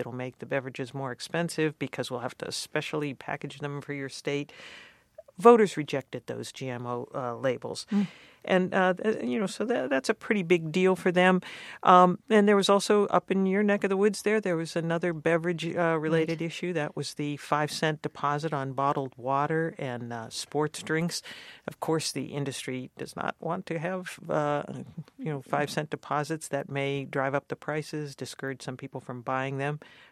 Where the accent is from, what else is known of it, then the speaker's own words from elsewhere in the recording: Youngstown, Ohio, United States; But in Youngstown, my hometown, they rejected a ban on fracking for the fourth time.